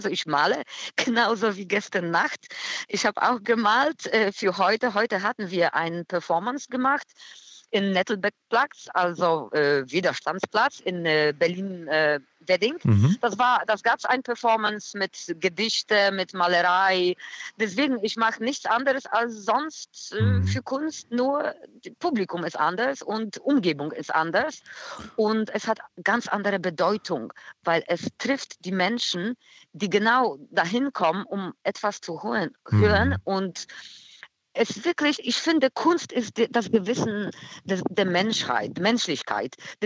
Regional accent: Poznań, Greater Poland, Poland; sie war aus Poznań, meine Heimatstadt, Posen.

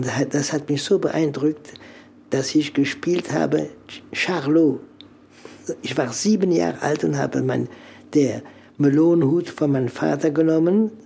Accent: Strasbourg, Grand Est, France; German is a second language; Und ich bin in Straßburg geboren, deshalb spreche ich auch etwas Deutsch. Und dann bin ich in Elsass erzogen

